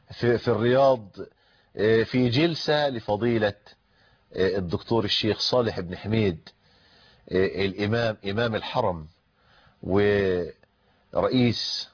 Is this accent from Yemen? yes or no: no; Egypt; قلت عندنا في مصر قانون الوصية الواجبة